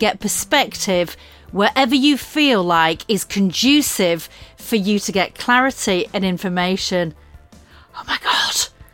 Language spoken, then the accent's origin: English; Lytham, North West England, United Kingdom; born there; And I was born in Leafy Lytham in Lancashire.